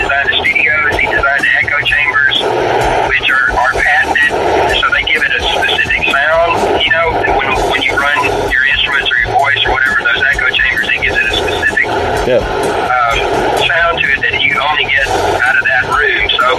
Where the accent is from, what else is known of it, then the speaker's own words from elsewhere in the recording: Memphis, Tennessee, United States; We love Stax and everything growing up in Memphis.